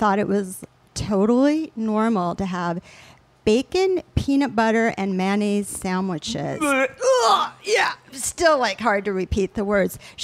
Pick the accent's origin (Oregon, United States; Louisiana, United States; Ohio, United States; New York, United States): Ohio, United States; Toledo; also born or lived in Geneva, Switzerland; So even though I grew up in Toledo, Ohio, and Geneva, Switzerland, that's probably a whole nother podcast.